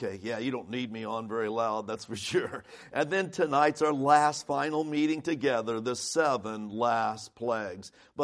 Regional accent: United States; I love being an American, even though we've got all of our problems and you've got all these politicians arguing, fighting one another.

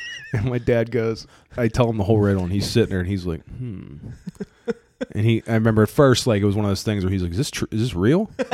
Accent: Midwest, United States; And at one point, he asked me where I was from originally. And I said, oh, I'm from the Midwest.

